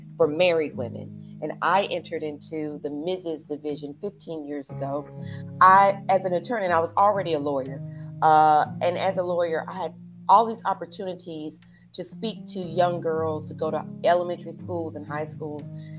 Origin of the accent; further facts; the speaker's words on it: Chattanooga, Tennessee, United States; moved away as an adult; also born or lived in London / Taiwan; now in Singapore; I live in Singapore currently. I'm originally from America, from Tennessee, Chattanooga to be exact. Prior to Singapore, I lived in London for 5 years and Taiwan for 2.